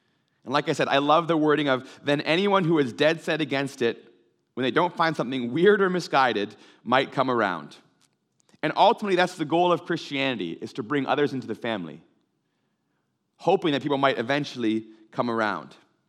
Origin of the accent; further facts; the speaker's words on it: Ontario, Canada; also born or lived in Abbotsford; I grew up in Ontario, and when I came to school in Abbotsford